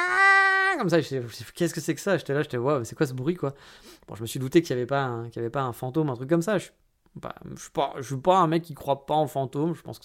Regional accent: France; also born or lived in Paris / Japan; now in Japan?; je suis français

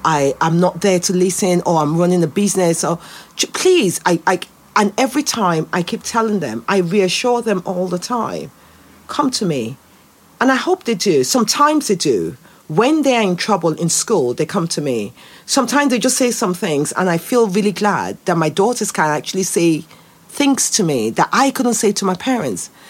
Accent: Nigeria; I grew up in Nigeria. And as a Nigerian

